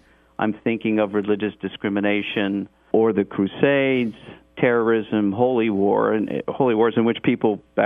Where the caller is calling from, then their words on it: Stamford, Connecticut, United States; I'm calling from Stamford, Connecticut.